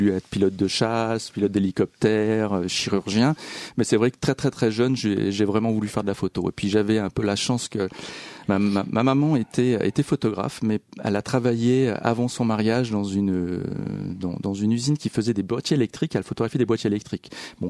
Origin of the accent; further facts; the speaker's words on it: Hauts-de-France, France; Voilà, c'est on va dire, je suis un ch'ti. C'est typiquement la région ch'timi.